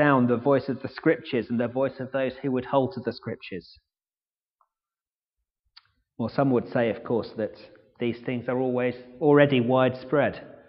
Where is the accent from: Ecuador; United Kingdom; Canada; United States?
United Kingdom; We're British after all, most of us.